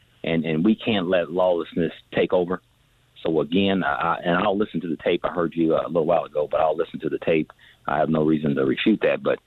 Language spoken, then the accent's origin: English; Midwest, United States; I'm a black male, born and raised in the Midwest.